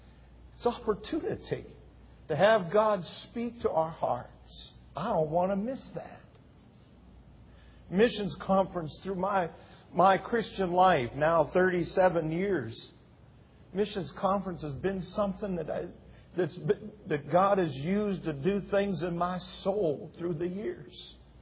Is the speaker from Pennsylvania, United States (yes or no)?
yes; Pennsylvania, United States; I grew up in the Rocky Hills of Pennsylvania. I should say the first 6-8 years we lived up there.